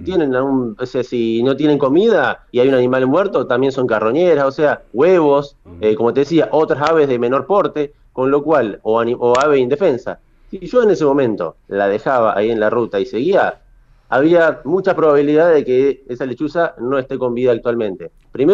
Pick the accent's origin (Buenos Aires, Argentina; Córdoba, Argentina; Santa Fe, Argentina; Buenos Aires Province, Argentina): Córdoba, Argentina; Corral de Bustos; trasladándome desde Corral de Bustos por acá, que sí, es mi ciudad natal